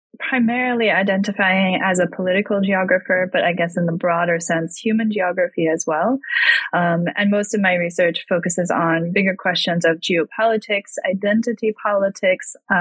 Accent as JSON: {"language": "English", "town": "Tucson", "region": "Arizona", "country": "United States", "tie": "born or raised there", "said": "Yeah, so I grew up in Tucson, Arizona, and I always sort of understood my personal identity as connected with the desert of Arizona, of southern Arizona."}